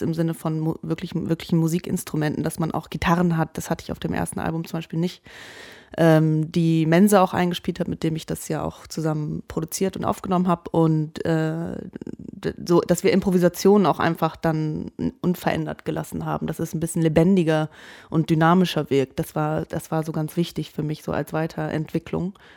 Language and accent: German; Germany; aber ich bin in Deutschland aufgewachsen, aber da geboren. Aber natürlich mit meiner amerikanischen Mutter